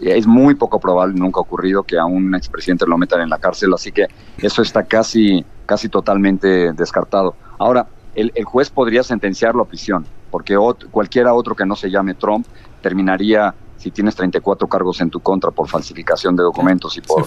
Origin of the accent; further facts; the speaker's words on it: Mexico; pero para los que somos mexicanos y latinoamericanos, eso es realmente increíble.